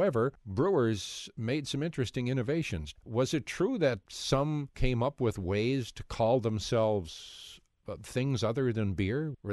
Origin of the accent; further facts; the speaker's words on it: Wisconsin, United States; I grew up in Wisconsin on the eastern side of the state.